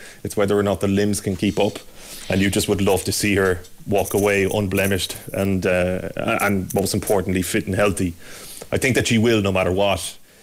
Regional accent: Ireland; I think, as an Irish sports fan.

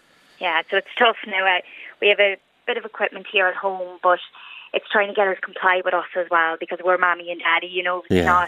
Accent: Dundalk, Leinster, Ireland; We're from Dundalk, but we'd go over to Mullingar to a chiropractor over there.

